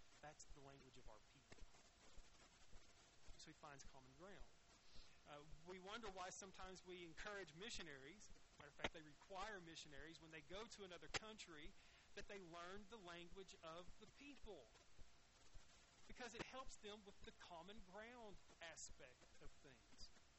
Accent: the South, United States; I'm not from around here. I'm from the South.

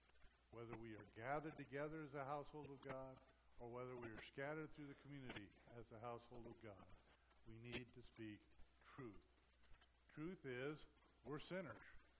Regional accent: California, United States; I have family in Southern California. I was raised in Southern California. Ever since I was a kid in Southern California, they've talked about the big one

